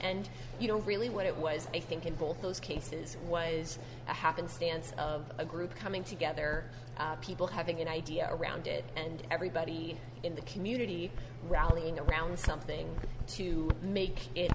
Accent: Toronto, Ontario, Canada; now in Windsor, Canada; I grew up in Toronto

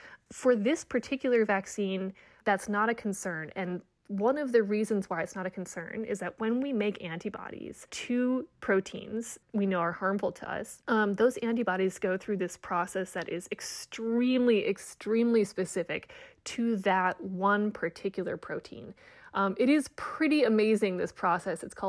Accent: Saskatoon, Saskatchewan, Canada; born there; I was born in Saskatoon.

